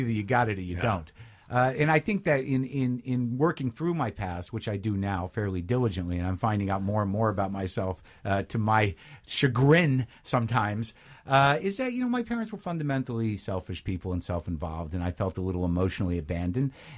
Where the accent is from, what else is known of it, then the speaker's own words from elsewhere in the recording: Albuquerque, New Mexico, United States; also born or lived in New Jersey / Alaska; Well, I was born in New Jersey. The first 6 years or so I did in New Jersey, and then I was in Alaska for a couple of years. Then I grew up primarily in New Mexico, Albuquerque.